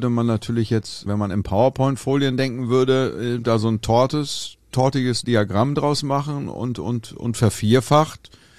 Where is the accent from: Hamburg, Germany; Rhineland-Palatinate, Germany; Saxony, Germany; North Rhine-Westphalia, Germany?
Hamburg, Germany; wir kommen aus Hamburg und sind hier irgendwie tennistechnisch verwurzelt.